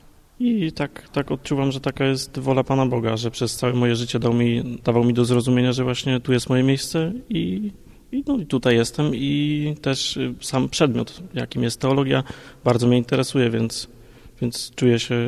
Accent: Szczecin, West Pomeranian Voivodeship, Poland; Ze Szczecina.

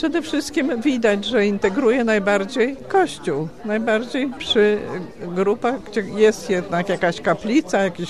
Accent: Volyn Oblast, Ukraine; Ja jestem z Wolynia, gdzie właśnie w 40 roku zaczęli wywozić

